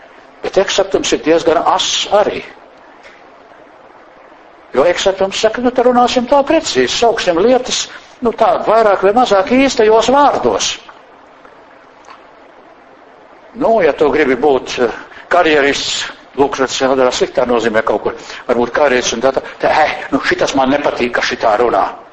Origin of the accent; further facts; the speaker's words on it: Vidzeme, Latvia; vismaz man tur tādī manā dzimtajā pusē augšā, ziemeļvidzemē